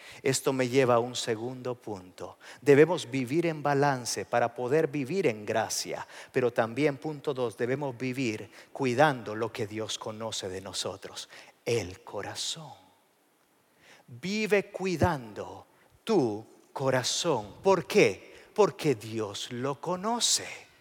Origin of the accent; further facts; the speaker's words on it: El Salvador; Estando en mi país, El Salvador, fuimos a la casa de una tía.